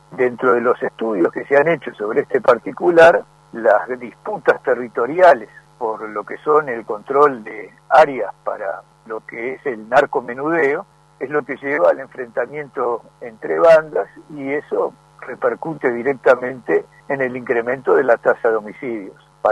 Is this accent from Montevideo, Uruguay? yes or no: yes; Montevideo, Uruguay; now in Argentina; Sí, yo soy de Montevideo, pero resido acá, o sea, viajo permanentemente al Uruguay.